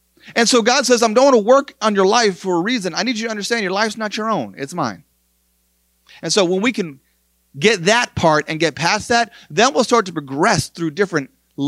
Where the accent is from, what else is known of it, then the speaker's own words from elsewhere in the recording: New York, United States; The guy was from Philadelphia and I was from New York